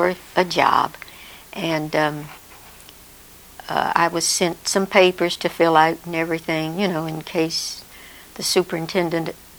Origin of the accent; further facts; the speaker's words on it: West Virginia, United States; now in Kansas, United States; But West Virginia, I've had to tell people, I'm from West Virginia, not Virginia.